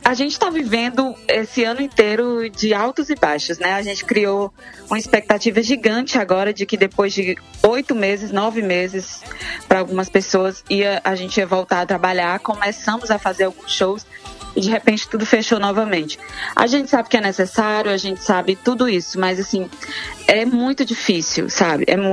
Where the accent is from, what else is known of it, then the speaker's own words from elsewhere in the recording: Fortaleza, Ceará, Brazil; born there; Eu nasci no Ceará, nasci em Fortaleza. E no Ceará você já nasce dançando forró praticamente.